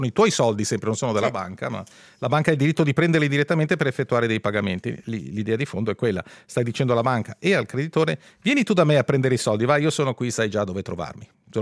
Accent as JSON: {"language": "Italian", "country": "Switzerland", "said": "non sono stupido, sono svizzero"}